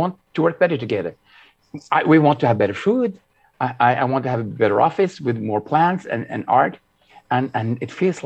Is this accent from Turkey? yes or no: yes; Turkey; And just to learn that and growing up in Turkey